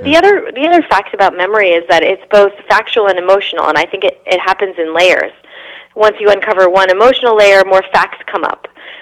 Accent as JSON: {"language": "English", "region": "California", "country": "United States", "tie": "born or raised there", "said": "The coming-of-age story about a girl growing up in California."}